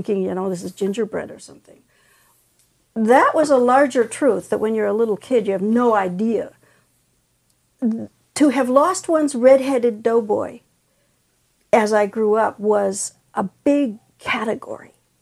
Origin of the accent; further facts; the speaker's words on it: United States; okay, I'm an American, I don't know my history.